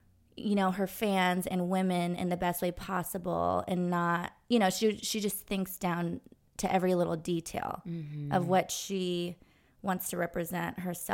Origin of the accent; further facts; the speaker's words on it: Los Angeles, California, United States; I did. I grew up in Los Angeles.